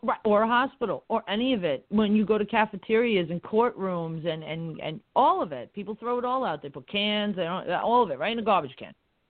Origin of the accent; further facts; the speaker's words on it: New York, United States; by the time you got to my block where I grew up on Long Island